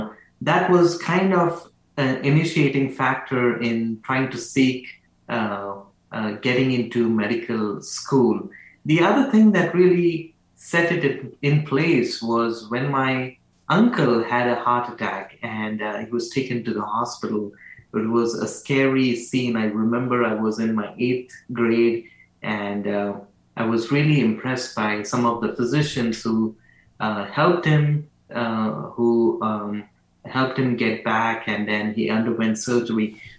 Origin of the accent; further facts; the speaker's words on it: Belgaum, Karnataka, India; I'm actually from India, from a small town called as Belgaum. I was born in 1982, and then was raised up in that small town.